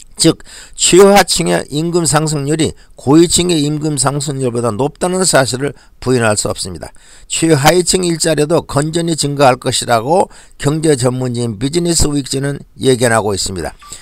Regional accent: South Korea; moved away; 한국에서 태어나서 한국에서 자란 저 같은 사람에게는 설날을 맞이할 때마다 만감이 교체하는 추억의 명절입니다.

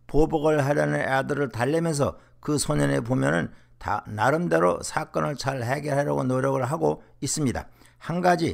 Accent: South Korea; 저는 같은 한국인으로서 울분을 참기 어려움을 경험했습니다

